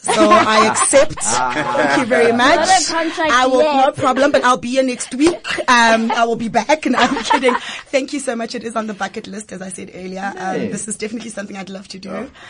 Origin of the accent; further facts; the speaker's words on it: Kempton Park, Gauteng, South Africa; born and bred in Jersey, Kempton Park, born and bred. I come from a Zulu Swati mother and a Sotho father. So I'm a Zutu. But my mother is Zulu Swati, but my dad is Sotho.